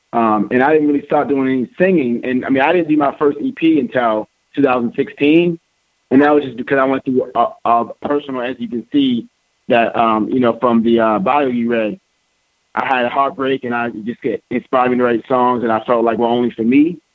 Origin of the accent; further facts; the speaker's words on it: Baltimore, Maryland, United States; No, I was born in Baltimore, Maryland.